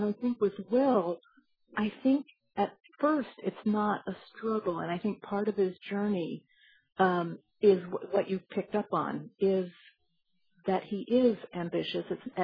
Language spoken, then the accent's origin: English; Charlottesville, Virginia, United States; my hometown is Charlottesville, Virginia.